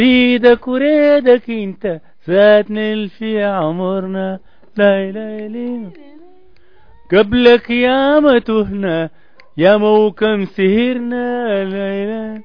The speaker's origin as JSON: {"language": "Arabic", "region": "Kassala", "country": "Sudan", "tie": "born there", "said": "من مواليد 1/1/41 كسلة غرب القاش."}